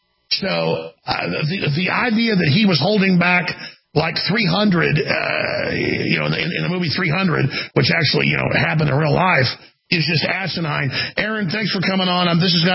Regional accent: United States; It made me feel pathetic as an American that there's people like this in this country

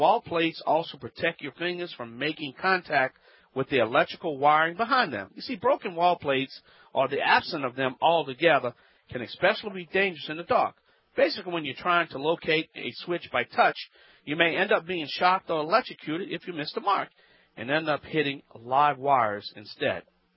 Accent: Louisiana, United States; I'm the Cajun contractor

